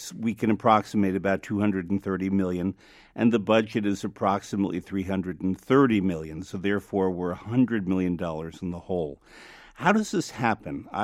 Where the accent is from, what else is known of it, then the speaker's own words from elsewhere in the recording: New York City, New York, United States; I'm a New Yorker. It affects New York City's image.